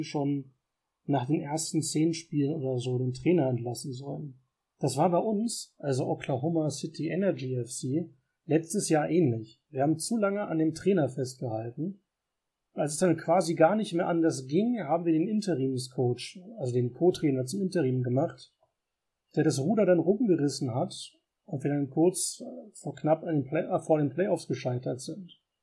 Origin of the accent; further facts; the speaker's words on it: Germany; Und hatte auch so ein bisschen Werbung machen können für uns als Deutsche, dass wir auch interessiert sind am US-Fußball.